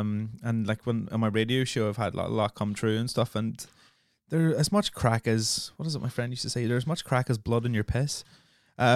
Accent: Northern Ireland, United Kingdom; growing up in Northern Ireland is very much like growing up in the north of England.

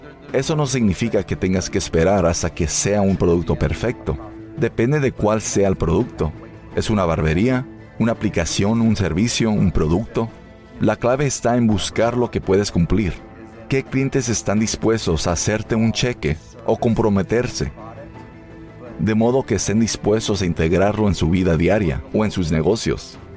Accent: Pittsburgh, Pennsylvania, United States; Crecí en Pittsburgh, así que probablemente con menos de 12 años salía y compraba tarjetas de béisbol que coleccionaba.

